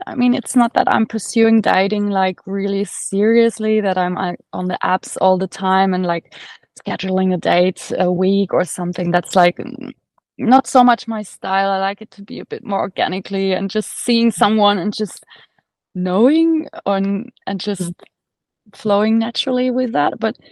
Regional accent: Germany; now in Australia; so I'm originally from Germany, but I've been living for 5 years in Australia. I want to make that my home

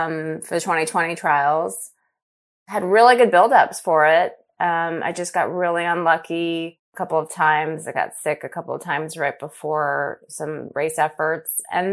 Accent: Los Angeles, California, United States; And, you know, LA was my hometown, and it's where I started running.

